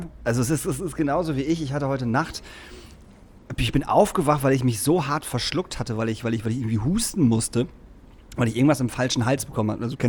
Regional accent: Lingen, Lower Saxony, Germany; ich komme aus Lingen, Alter.

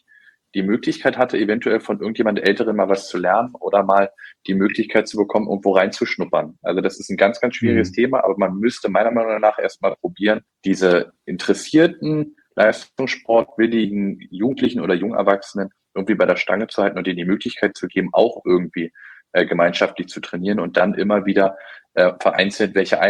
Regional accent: Potsdam, Brandenburg, Germany; Ich als Potsdamer

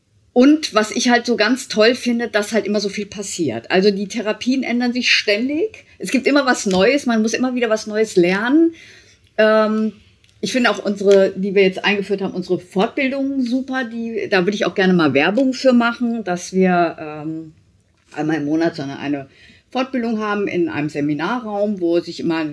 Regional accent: Giessen, Hesse, Germany; ich komme aus Gießen, da habe ich kurzzeitig gearbeitet und ansonsten immer in der MHH.

